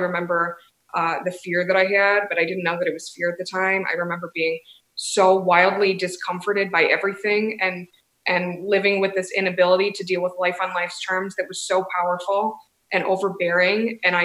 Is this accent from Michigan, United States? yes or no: yes; Michigan, United States; now in Denver, United States; I grew up in Michigan. I live in Denver, Colorado now, obviously, but I grew up in Michigan.